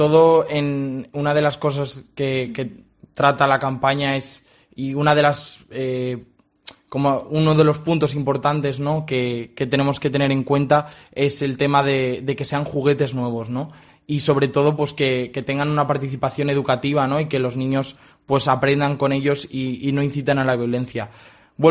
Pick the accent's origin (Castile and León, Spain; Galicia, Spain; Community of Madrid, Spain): Castile and León, Spain; Sanzoles; yo soy de Sanzoles, de uno de los pueblos de esta provincia. Y nada, pues tengo 23 años y actualmente me encuentro terminando un máster de producción artística. De Valencia, sí.